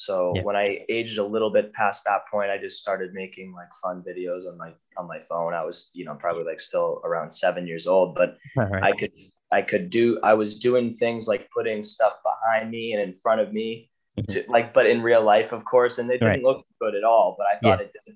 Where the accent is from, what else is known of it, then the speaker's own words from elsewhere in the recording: Waltham, Massachusetts, United States; I'm from Waltham, Massachusetts. That's from the United States. And I've lived there my whole life so far.